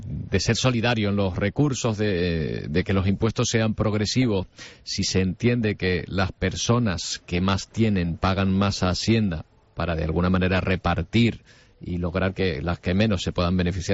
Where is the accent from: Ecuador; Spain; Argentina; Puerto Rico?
Spain; Canary Islands; aquí como canario